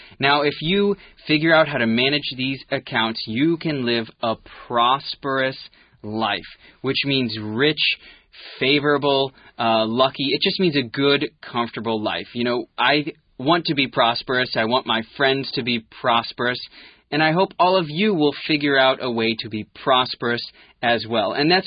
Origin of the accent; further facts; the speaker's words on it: United States; Well, as an American, I know a little bit about 401ks already.